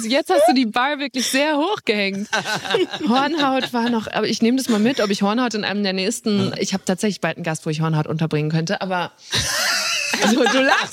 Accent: Borken, North Rhine-Westphalia, Germany; ich komme aus Borken im Münsterland, einer Stadt, die quasi nur aus Kreisverkehren besteht.

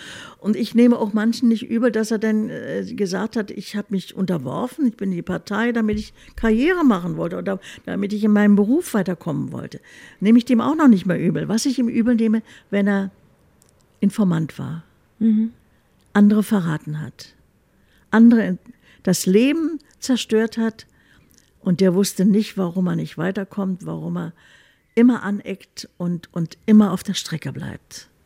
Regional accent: Berlin, Germany; Also Berlin ist schon meine Heimatstadt.

